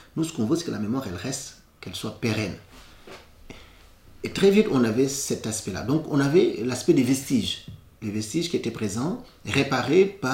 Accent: Senegal; born there; parce que je suis né au Sénégal

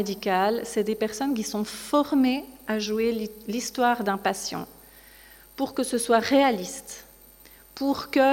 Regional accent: Switzerland; pour vous présenter mon accent, puisque je viens de Suisse, à côté francophone. Sur le programme, on m'a mis Genève.

